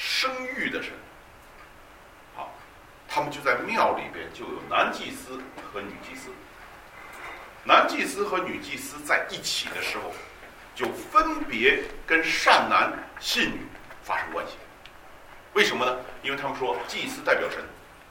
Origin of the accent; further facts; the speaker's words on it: China; 那我们中国人就是一种很宽广的、很包容性很强的